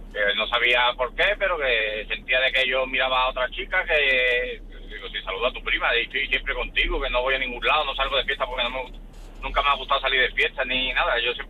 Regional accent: Seville, Andalusia, Spain; yo soy de Sevilla

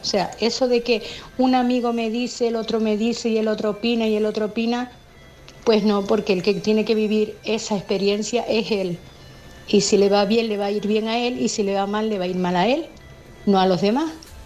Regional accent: Tenerife, Canary Islands, Spain; de Tenerife.

